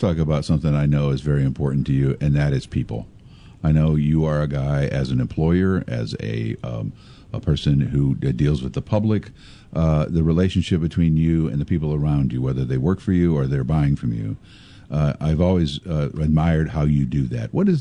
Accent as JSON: {"language": "English", "town": "Pekin", "region": "Illinois", "country": "United States", "tie": "born or raised there", "said": "Well, but my memory is I grew up in Pekin, and so my dad did a lot of business at those dealerships down there."}